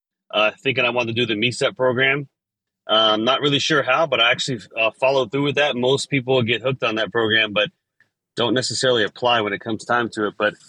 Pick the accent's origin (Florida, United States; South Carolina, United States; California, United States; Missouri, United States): South Carolina, United States; Beaufort; But I grew up in Beaufort, South Carolina. You may have heard of it. I grew up right next to Parris Island, about a mile away.